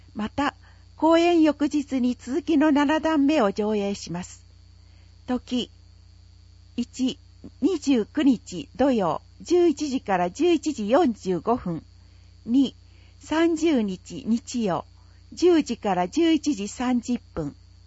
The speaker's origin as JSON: {"language": "Japanese", "town": "Mihara", "region": "Hiroshima", "country": "Japan", "tie": "born or raised there", "said": "三原で生まれ育ち、その間たくさんの人のお世話になりました。"}